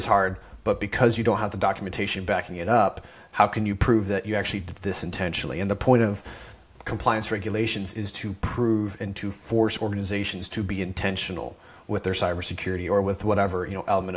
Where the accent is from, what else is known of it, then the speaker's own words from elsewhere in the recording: Florida, United States; I'm originally from Florida. I grew up on the Space Coast where the space shuttles grew up. I grew up with the space shuttle program shaking in the windows to my house.